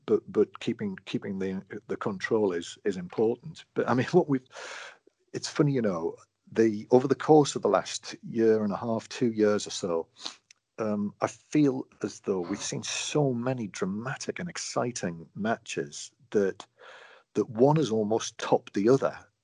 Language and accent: English; England, United Kingdom; you know, I am English. I'm therefore, as an Englishman, I want England to do well in a tournament.